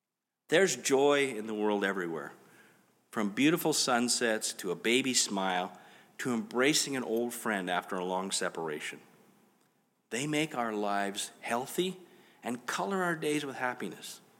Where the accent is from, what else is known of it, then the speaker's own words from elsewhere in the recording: Canada; and perhaps because we're Canadian